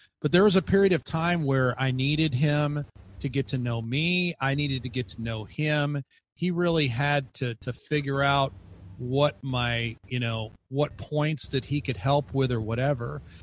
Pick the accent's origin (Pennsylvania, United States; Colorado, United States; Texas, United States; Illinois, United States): Illinois, United States; Chicago; I grew up in the Chicago area.